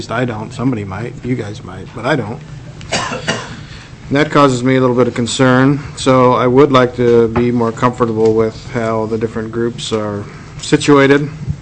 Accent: British Columbia, Canada; And I'm not, because I'm from British Columbia, as half the people like to say.

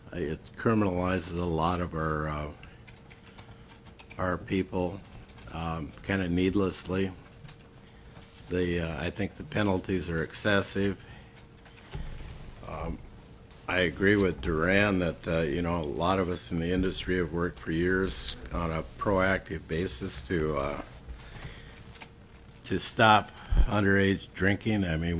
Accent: Kodiak, Alaska, United States; I'm from Kodiak. I've owned a bar and a liquor store on that island for 25 years.

